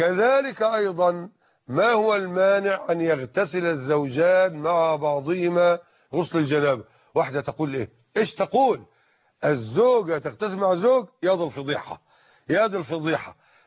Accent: Egypt; الإزار يشبه عندنا في مصر ما يسمى بالجيبة

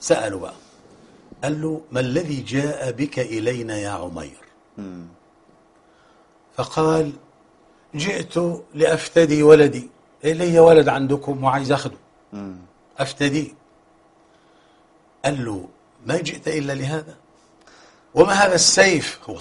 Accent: Egypt; إحنا عارفين إن بلدنا مصر دي مستهدفة.

